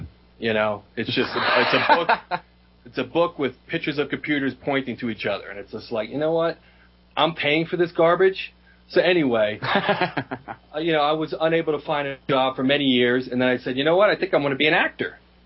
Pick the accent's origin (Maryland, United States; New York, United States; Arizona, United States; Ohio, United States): New York, United States; Long Island; also born or lived in Bronx, United States; I was born in the Bronx, New York.